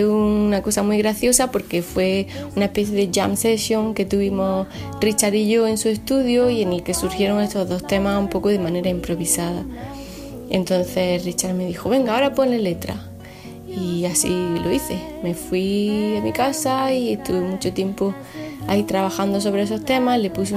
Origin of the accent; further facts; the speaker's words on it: Granada, Andalusia, Spain; en la historia de mi ciudad natal, perdón, de Granada